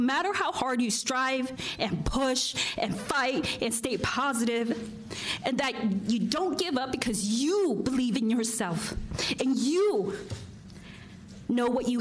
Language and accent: English; United States; born there; I was born poor in America, and that teaches you a lot about the world from day one.